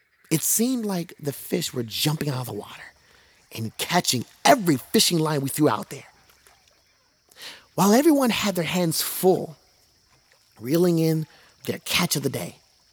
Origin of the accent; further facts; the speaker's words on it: California, United States; I was the cousin from California who caught absolutely nothing.